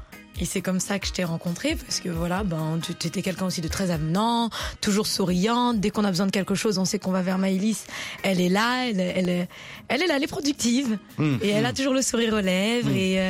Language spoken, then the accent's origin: French; France; je suis née, j'ai grandi en France.